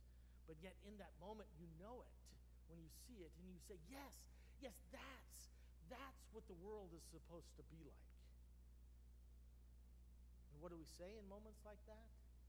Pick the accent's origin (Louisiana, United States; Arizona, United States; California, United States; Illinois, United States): California, United States; Now, I will be honest with you that growing up in California, I used to think every time she'd say that, that is the most Texas thing I've ever heard in my entire life.